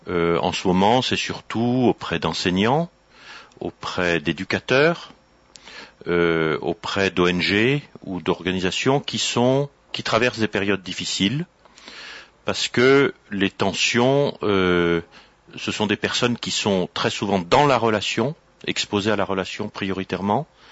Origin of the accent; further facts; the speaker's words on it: Millau, Occitanie, France; Moi, je viens de Millau, dans l'Aveyron.